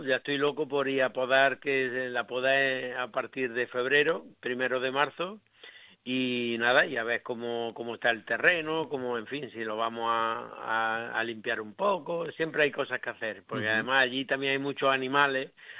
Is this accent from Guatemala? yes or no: no; Córdoba, Andalusia, Spain; mucha gente me ha preguntado, ¿cómo tú siendo tan cordobés te vas al Bierzo?